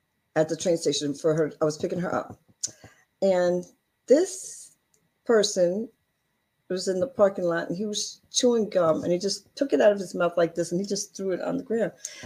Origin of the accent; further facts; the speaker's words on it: St. Lucia; do you know I'm from St. Lucia?